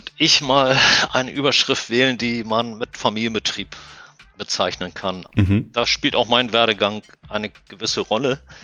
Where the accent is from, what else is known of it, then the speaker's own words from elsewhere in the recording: Schleswig, Schleswig-Holstein, Germany; born there; ich bin 1962 in Schleswig geboren, das liegt an der dänischen Grenze.